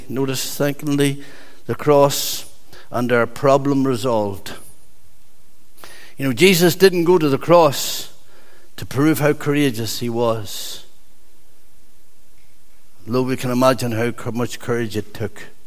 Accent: Monaghan, County Monaghan, Ireland; way down in Monaghan, my hometown, just outside it, it was still in the Faith Mission.

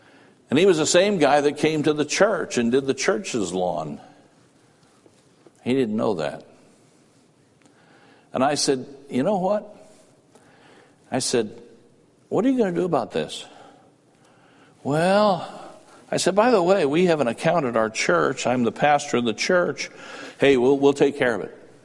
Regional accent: Illinois, United States; I'm from Illinois.

